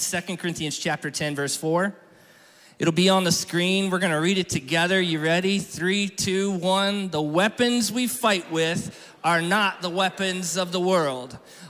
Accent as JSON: {"language": "English", "town": "Fellsmere", "region": "Florida", "country": "United States", "said": "I'm from Fellsmere, y'all."}